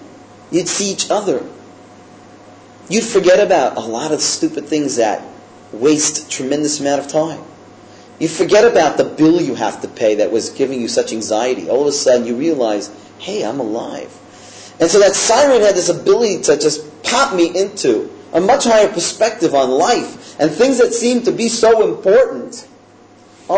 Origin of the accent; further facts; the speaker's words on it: Manhattan, New York, United States; You have to understand, we're from Manhattan. We see lots of walls, I mean big walls, and very impressive walls